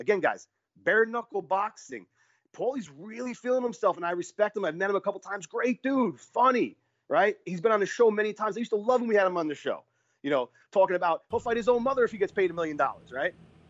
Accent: East Coast, United States; I'm originally from the East Coast. I'm Italian.

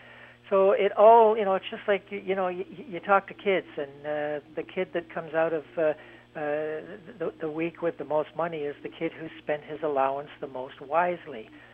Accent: Canada; That's far too long, speaking as a Canadian.

